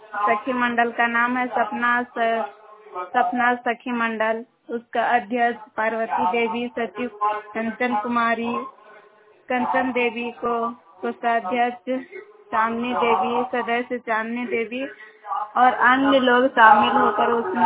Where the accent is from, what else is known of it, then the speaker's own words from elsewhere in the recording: Manwa, Jharkhand, India; हम मानवा गांव से हैं, प्रखंड विष्णुगढ़ प्रखंड से